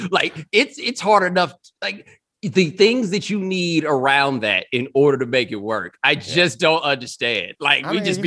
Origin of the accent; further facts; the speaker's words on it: Houston, Texas, United States; Sam Adams, he grew up around where I grew up in Houston.